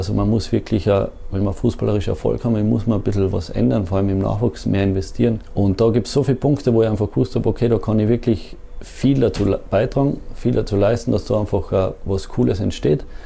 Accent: Carinthia, Austria; dass es bei uns daheim in Kärnten, obwohl wir das schönste Bundesland sind, und wirklich eigentlich alles haben

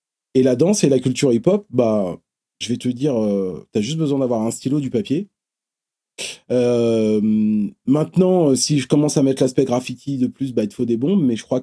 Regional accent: Bobigny, Île-de-France, France; Moi, je venais à la base, je viens du Pont-de-Sèvres, à Bobigny. Donc je viens du 9-3. Et j'arrive dans le 9-2.

